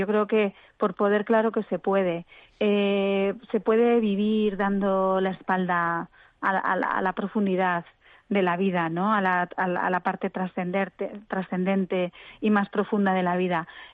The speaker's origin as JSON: {"language": "Spanish", "town": "Zaragoza", "region": "Aragon", "country": "Spain", "said": "yo soy de Zaragoza y decimos momenticos"}